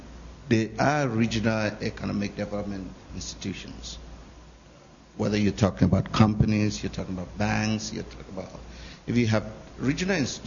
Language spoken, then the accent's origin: English; Cameroon; I'm from Cameroon in Central Africa.